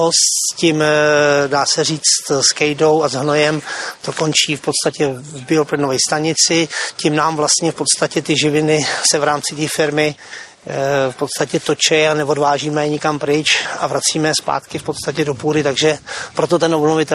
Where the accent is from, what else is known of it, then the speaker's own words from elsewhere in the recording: Debrník, South Bohemian Region, Czechia; Takže nacházíme se v jižních Čechách, na okrese Tábor, konkrétně ve vesnici Debrník, který je můj rodná vesnice. Narodil jsem se tady v 65. roce.